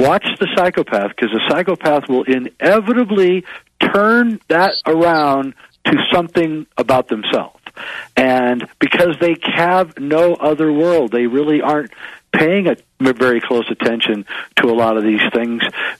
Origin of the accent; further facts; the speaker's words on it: United States; Obama was in my hometown a year ago during the election here in the United States